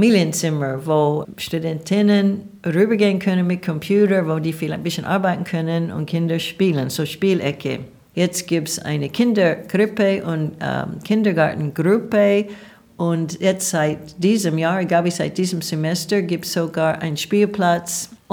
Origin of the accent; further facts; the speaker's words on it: Oregon, United States; German is a second language; now in Germany; ich bin Amerikanerin von Oregon.